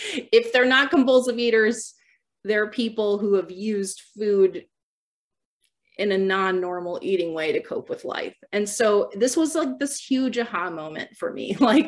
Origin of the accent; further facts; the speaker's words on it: Midwest, United States; And I grew up in the Midwest. We kind of moved around a lot, which was also a stressor and challenging for me.